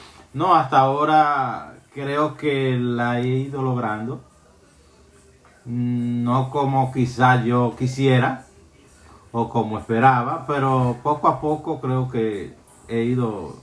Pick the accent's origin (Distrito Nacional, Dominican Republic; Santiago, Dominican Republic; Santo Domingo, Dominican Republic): Santo Domingo, Dominican Republic; now in New York, United States; Santo Domingo.